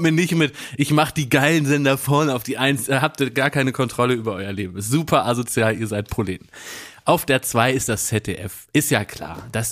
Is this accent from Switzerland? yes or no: no; Berlin, Germany; Früher SFB, ja, als Westberliner